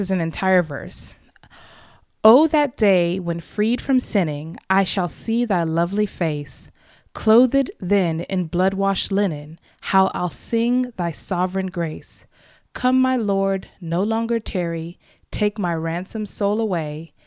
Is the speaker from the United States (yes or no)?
yes; United States; And also a little shout out to my home country. This tune was an American tune, just so you know.